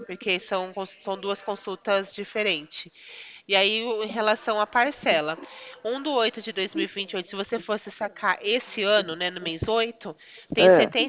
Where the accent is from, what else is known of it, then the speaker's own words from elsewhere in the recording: Araraquara, São Paulo, Brazil; Não, eu sou de Araraquara.